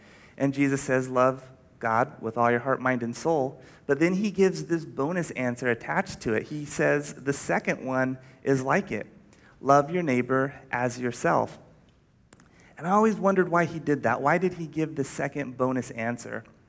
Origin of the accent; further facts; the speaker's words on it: Stockton, California, United States; We always got it from a restaurant that was near my house where I grew up in Stockton, California.